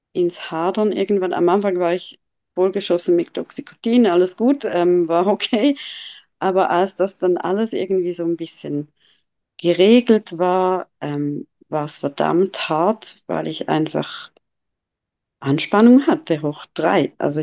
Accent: Dachsen, Zurich, Switzerland; Ich bin in Dachsen aufgewachsen, das ist beim Rheinfall.

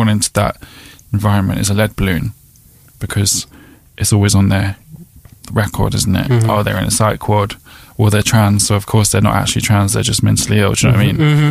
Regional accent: Eltham, London, United Kingdom; I come from Eltham. I've grown up around racists. I grew up around National Front, EDL, all of it.

